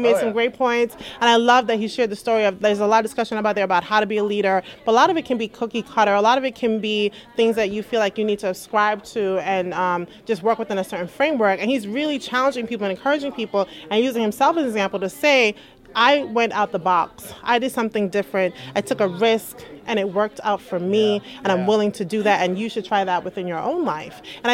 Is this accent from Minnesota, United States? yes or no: no; New York, United States; I'm from New York. And someone came and tapped me and said, aren't you from New York? And I said, yes.